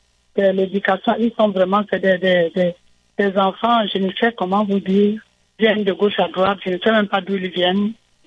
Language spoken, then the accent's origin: French; Yabassi, Littoral, Cameroon; Peut-être aller même dans un village parce que je suis de Yabassi.